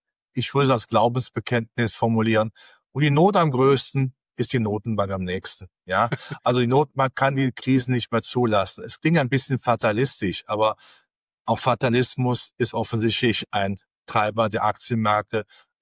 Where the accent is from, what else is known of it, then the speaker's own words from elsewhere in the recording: Rhineland, Germany; dann sagt der Rheinländer und ich bin Rheinländer.